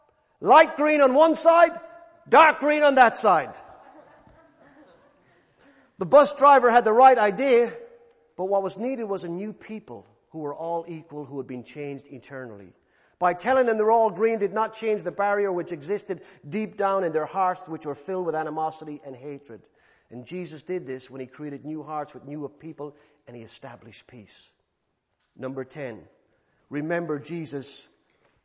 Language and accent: English; Ireland; When I was a child growing up in Ireland, in the little town center